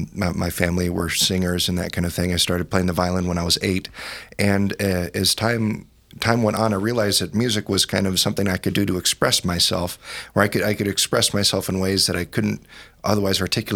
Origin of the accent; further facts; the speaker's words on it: Rapid City, United States; So, so actually, I grew up in Rapid City. My folks were in the military.